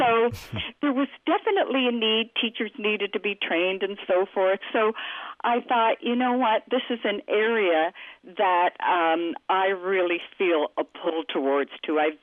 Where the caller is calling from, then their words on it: Vancouver, British Columbia, Canada; Beautiful Vancouver, British Columbia. And actually, I'm overlooking the water.